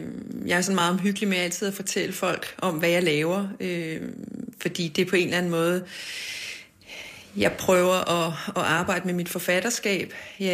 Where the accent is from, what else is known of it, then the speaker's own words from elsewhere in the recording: Greenland; og jeg er opvokset i Grønland.